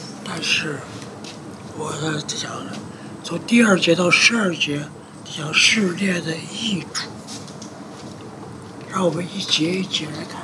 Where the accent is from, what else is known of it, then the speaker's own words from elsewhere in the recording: Taiwan; 气管炎啊，就是咱们台湾人讲的